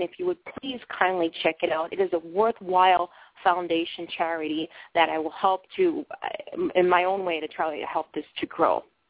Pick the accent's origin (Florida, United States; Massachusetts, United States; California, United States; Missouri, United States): Massachusetts, United States; Boston; now in Maine, United States; because I am from Boston, and I don't mean the suburbs. I mean, I lived in Southie and East Boston. I come from the inner cities